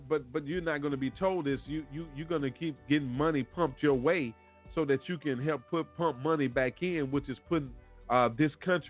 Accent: United States; Listen, I'm an American, but I don't have to be proud.

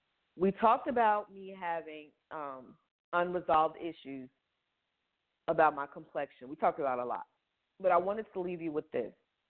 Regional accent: Paterson, New Jersey, United States; I'm from Paterson, New Jersey.

